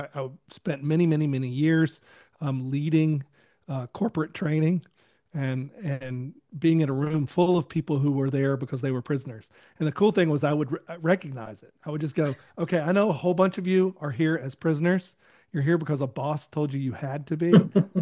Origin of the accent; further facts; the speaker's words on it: Maryland, United States; Well, I'm from Maryland, so I really like Notre Dame's lacrosse program.